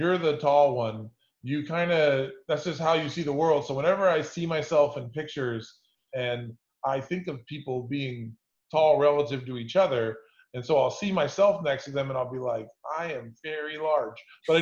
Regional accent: Kansas, United States; also born or lived in Philadelphia / New York / Los Angeles; I'm from Kansas. This is my lovely Kansas City background. I'm very proud of it. But I've lived in the Philadelphia area, the New York area, Los Angeles

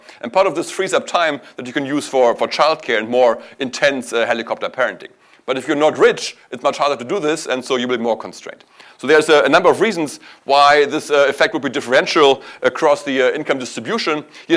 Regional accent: Evanston, Illinois, United States; how this shows up in my hometown of Evanston, Illinois

